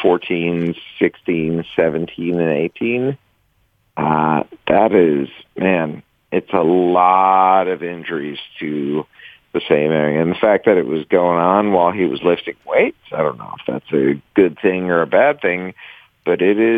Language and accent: English; Cleveland, Ohio, United States; I mean, I grew up in Cleveland